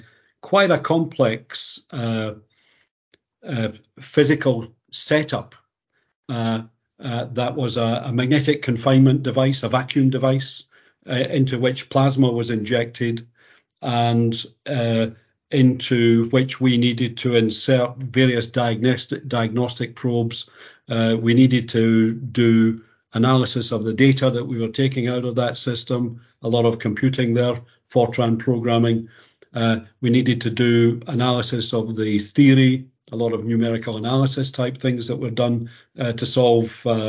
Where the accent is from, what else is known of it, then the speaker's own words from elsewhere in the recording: Edinburgh, Scotland, United Kingdom; born there; Right. Well, I was born in Edinburgh in 1955. My father was a joiner.